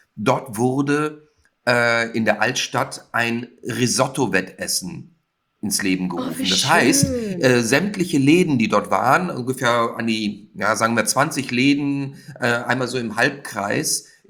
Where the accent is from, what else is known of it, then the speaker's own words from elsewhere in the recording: Austria; Ich bin ja eigentlich Österreicher